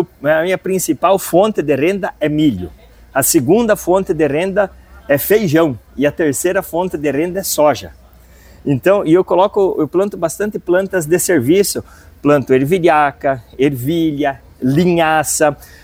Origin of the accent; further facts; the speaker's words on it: Maravilha, Santa Catarina, Brazil; born there; now in Mangueirinha, Brazil; Depois nós fomos para Maravilha, Santa Catarina. Eu nasci em Maravilha e já há 40 anos estou em Mangueirinha, sudoeste do Paraná.